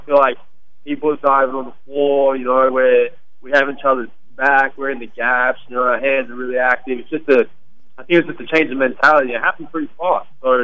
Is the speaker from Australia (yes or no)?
yes; Western Australia, Australia; I'm from Western Australia, so the worst fires are over in New South Wales and Victoria.